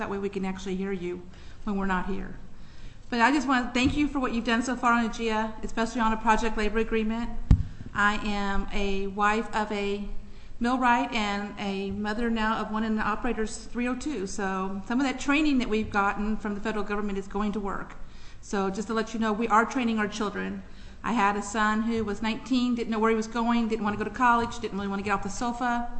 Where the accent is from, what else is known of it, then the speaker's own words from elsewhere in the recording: Fairbanks, Alaska, United States; I'm from Fairbanks.